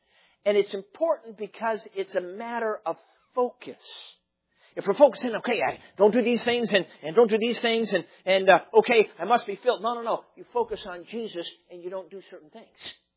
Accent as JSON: {"language": "English", "town": "Chicago", "region": "Illinois", "country": "United States", "tie": "born or raised there", "lives_now": "Michigan, United States", "said": "Now, I'm a city boy. I grew up in the Chicago area. We lived actually a couple of years in the city limits and then most of the time out in the suburbs. Now I've been based out of Michigan for a long time."}